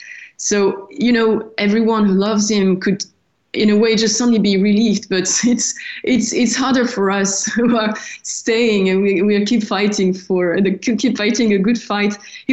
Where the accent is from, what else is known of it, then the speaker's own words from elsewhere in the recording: Paris, Île-de-France, France; And so I was not really a practicing Catholic back then. It was all new for me. I came from Paris. It was a different culture.